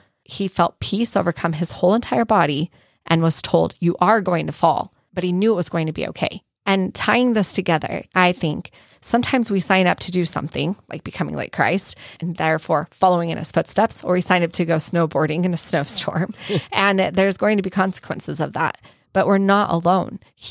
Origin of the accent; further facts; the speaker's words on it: Arizona, United States; which I relate to growing up in Arizona.